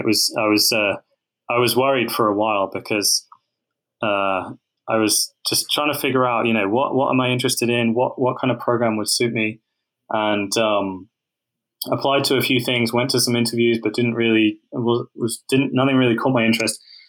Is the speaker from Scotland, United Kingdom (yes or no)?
no; South East England, United Kingdom; I was actually reluctant to go back to Southampton because it's 16 miles from my hometown.